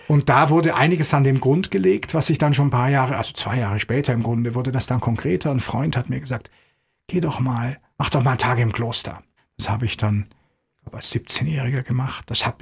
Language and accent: German; Bad Wörishofen, Bavaria, Germany; Ich komme aus Bad Wörishofen, das ist meine Heimat. Geboren bin ich in Mindelheim, also hier im Schwäbischen. Mein Elternhaus steht in Dorschhausen, einem kleinen Dorf bei Bad Wörishofen. Und ich bin dann dort aufgewachsen